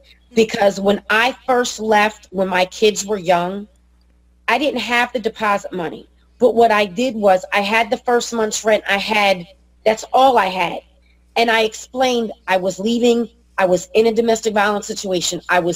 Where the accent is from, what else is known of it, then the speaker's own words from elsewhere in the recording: New Jersey, United States; I know for me, I'm in the tri-state area, Philadelphia, New Jersey, and Delaware, and I'm originally from New Jersey.